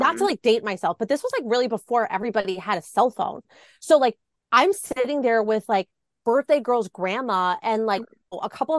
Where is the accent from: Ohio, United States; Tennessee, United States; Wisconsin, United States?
Wisconsin, United States; Milwaukee; And I grew up in the Milwaukee area, so it's really only, you know, like a 2-hour drive down to Chicago